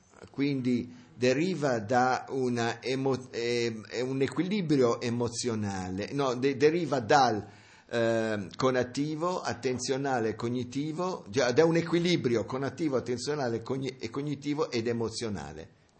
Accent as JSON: {"language": "Italian", "country": "United States", "second_language": "Italian", "said": "perché sono anch'io americano come lui"}